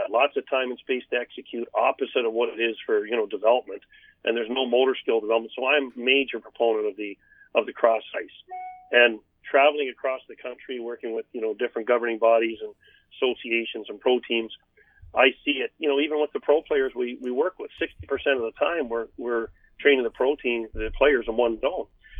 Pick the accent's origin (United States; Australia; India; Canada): Canada; Sault Ste. Marie, Ontario; I grew up in Sault Ste. Marie, and I was doing cross-ice games at 5 in the morning through the week in the early 70s